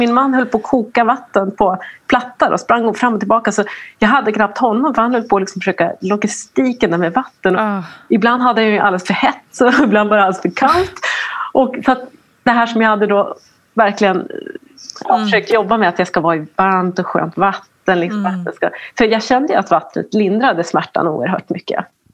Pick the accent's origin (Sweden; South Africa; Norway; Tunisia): Sweden; Norrland; i efterhand så tror jag att jag var lite för svensk. Lite för både norrländsk och svensk och behärskad.